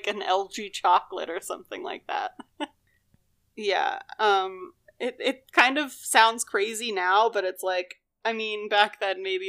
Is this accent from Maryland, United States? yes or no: yes; Maryland, United States; where I grew up in Maryland is about 30 minutes south of Baltimore.